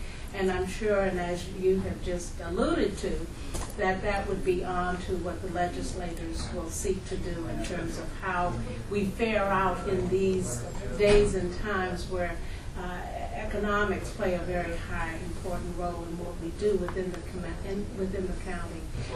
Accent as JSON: {"language": "English", "town": "Peekskill", "region": "New York", "country": "United States", "said": "I'm from Peekskill"}